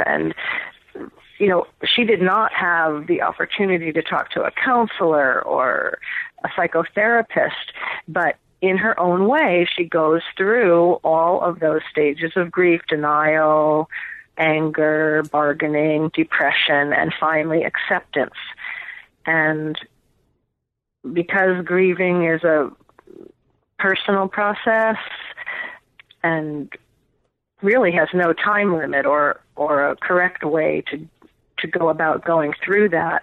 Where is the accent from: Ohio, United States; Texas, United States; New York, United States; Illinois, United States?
New York, United States; growing up in New York, I had never been camping or set a fire or jigged for ling cod or chopped wood or lived overnight alone in a forest.